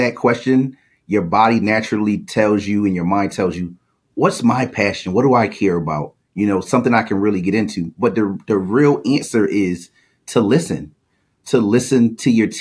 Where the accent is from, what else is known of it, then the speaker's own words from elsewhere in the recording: Hartford, Connecticut, United States; Because again, I'm from Hartford myself. I've grown up here.